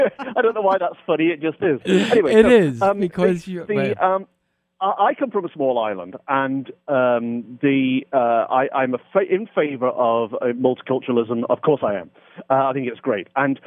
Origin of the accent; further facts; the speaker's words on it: United Kingdom; I'm British. Okay, that's part of my brand is I'm British.